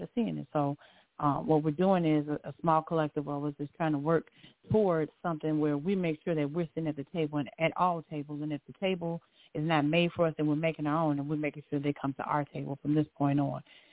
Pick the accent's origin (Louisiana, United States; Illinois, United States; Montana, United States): Illinois, United States; I was born and raised on Grenshaw and Pulaski, 3900 block.